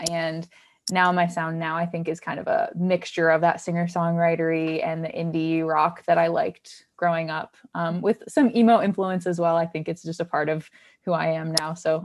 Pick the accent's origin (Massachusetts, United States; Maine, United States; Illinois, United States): Massachusetts, United States; also born or lived in Philadelphia; Yeah, I'm from Massachusetts, and then I moved here from a few years that I spent in Philadelphia.